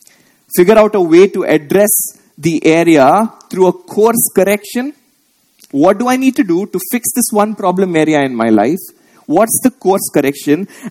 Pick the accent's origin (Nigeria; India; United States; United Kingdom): India; Visakhapatnam, Andhra Pradesh; from Vizag, a struggling sinner who is unholy and unworthy to be God's own possession.